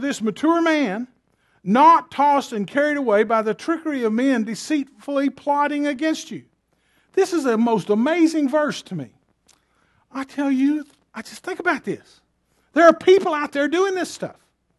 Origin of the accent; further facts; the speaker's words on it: United States; but I'm an American.